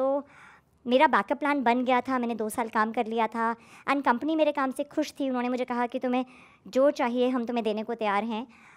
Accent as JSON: {"language": "Hindi", "town": "Meerut", "region": "Uttar Pradesh", "country": "India", "tie": "born or raised there", "lives_now": "Delhi, India", "said": "मैं UP से हूँ, बेसिकली दिल्ली में 25 साल के आसपास हो गए, बट रूट्स अभी भी वहीं से हैं।"}